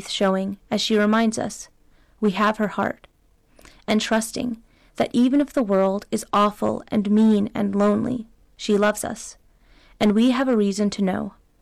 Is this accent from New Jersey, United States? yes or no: yes; New Jersey, United States; I grew up in New Jersey, so my connection with my culture and language is through my parents.